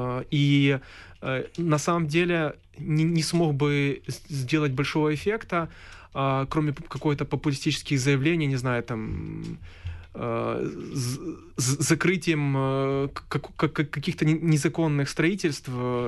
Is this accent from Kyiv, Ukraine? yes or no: no; Chernihiv, Chernihiv Oblast, Ukraine; born there; хотя родился на Восточной Украине. Ну, Чернигово — это, ну, пусть северо-восточное, но все же это левый берег Днепра.